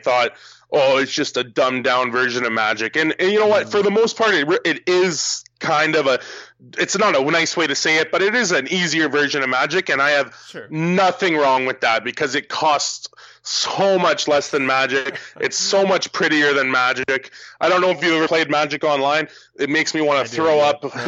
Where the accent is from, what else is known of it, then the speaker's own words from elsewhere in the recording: Canada; Well, like I said … Spoiler, I'm Canadian.